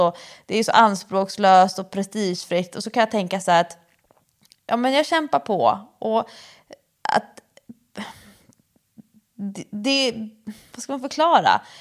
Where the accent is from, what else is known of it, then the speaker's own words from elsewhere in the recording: Stockholm, Stockholm County, Sweden; som stockholmare tycker man ju bara, det är liksom exotiskt.